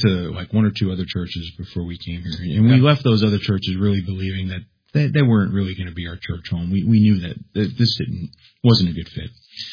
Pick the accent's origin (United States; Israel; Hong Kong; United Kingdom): United States; Staten Island, New York; also born or lived in Brooklyn; So I actually born and raised in New York City, born in Brooklyn. Then where my family spent most of my memorable life in Staten Island.